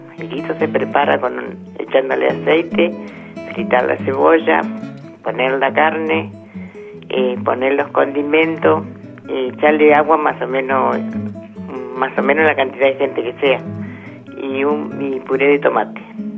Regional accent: La Maruja, La Pampa, Argentina; born there; de Santa Rosa, soy nacida en La Maruja y … Vivo en La Pampa

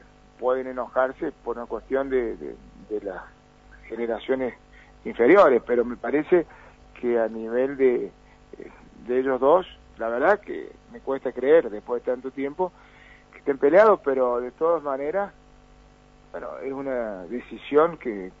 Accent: San Luis, Argentina; y somos gente de San Luis, no podemos fustigar

